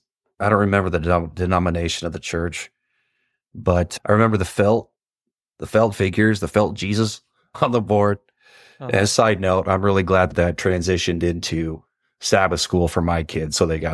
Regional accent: Lincoln, Nebraska, United States; I grew up in Lincoln, Nebraska. I was raised there all through college. I got hired onto Fremont Fire, and that was the first time I moved out. And then I moved back to Lincoln once I got hired on Lincoln Fire.

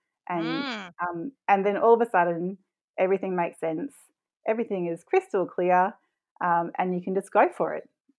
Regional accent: Brisbane, Queensland, Australia; moved away as an adult; I grew up in Brisbane, and I left Brisbane when I was 18

